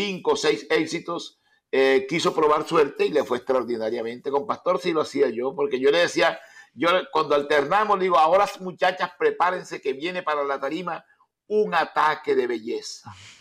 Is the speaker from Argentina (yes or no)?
no; Sabanagrande, Atlántico, Colombia; De mi pueblo, Sabana Grande, donde sí. Yo nací.